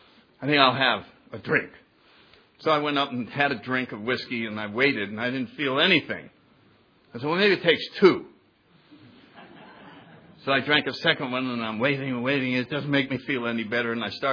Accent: Connecticut, United States; Went right into Yale University in my hometown.

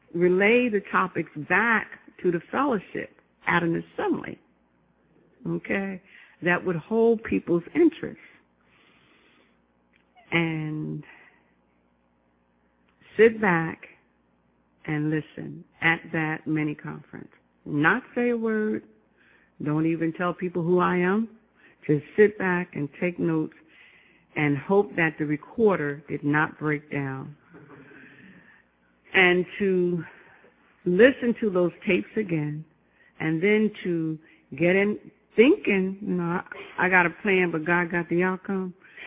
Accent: Orange, New Jersey, United States; also born or lived in Montclair; I'm from Jersey. I was born in East Orange. Raised in Orange, lived in East Orange, lived in Montclair, Essex County.

